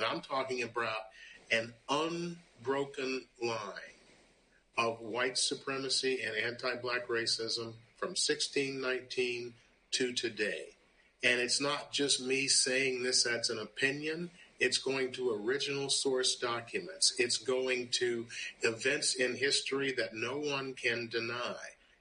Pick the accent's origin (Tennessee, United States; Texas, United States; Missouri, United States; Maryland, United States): Tennessee, United States; Memphis; when Dr. King got killed in my hometown of Memphis in 1968